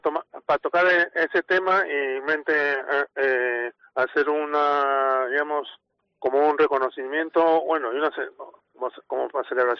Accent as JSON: {"language": "Spanish", "country": "Peru", "said": "hasta ahora lo seguimos celebrando como buenos peruanos"}